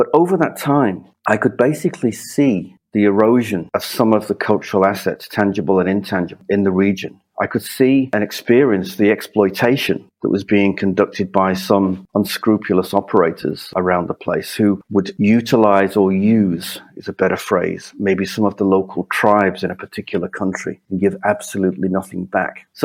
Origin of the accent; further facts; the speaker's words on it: Manchester, North West England, United Kingdom; now in Sydney, Australia; although I'm in Sydney, I've been here for 20 years or more, I'm actually from Manchester in the UK. I grew up in a working class suburb on the south side of Manchester.